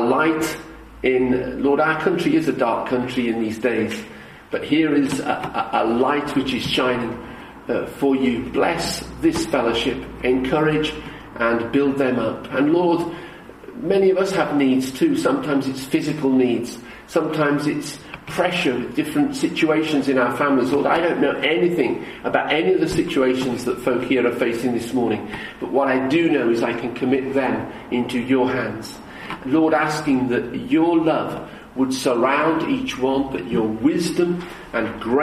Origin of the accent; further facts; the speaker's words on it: Birmingham, West Midlands, United Kingdom; This is a hymn that we used to sing in a little church that I grew up in Birmingham.